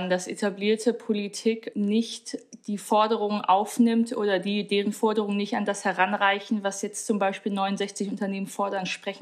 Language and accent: German; North Rhine-Westphalia, Germany; ich meine, ich komme aus Nordrhein-Westfalen